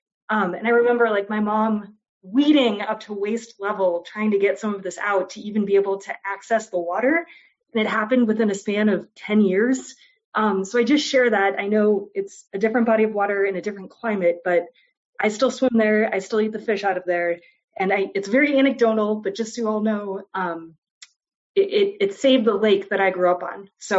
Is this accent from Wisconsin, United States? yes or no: yes; Wisconsin, United States; I grew up in Wisconsin. Our lake did have herbicides added to it, a lake that was very near and dear to my parents' heart, my heart, that I grew up swimming in, fishing